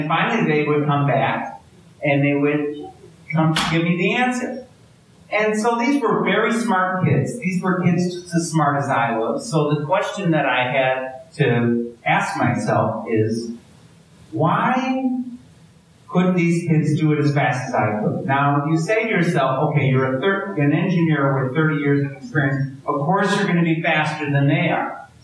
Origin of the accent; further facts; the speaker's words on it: Wisconsin, United States; accent: Milwaukee; I grew up, that's where the strange Milwaukee accent is that I have, is Wisconsin.